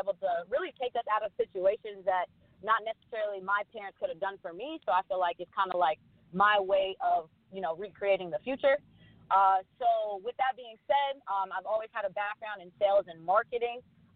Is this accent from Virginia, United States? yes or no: no; Queens, New York, United States; now in Orlando, United States; I am, of course, in the USA as well. And I reside. Well, let me put it this way. I'm from Queens, New York, but I reside in Orlando, Florida, currently.